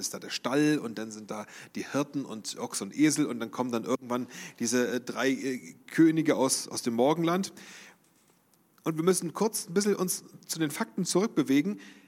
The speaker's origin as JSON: {"language": "German", "town": "Oranienburg", "region": "Brandenburg", "country": "Germany", "tie": "born there", "said": "Aber ich habe schon ein paar Stationen auch hinter mir. Gebürtig komme ich aus Oranienburg im Oberen Havelland, also in Brandenburg."}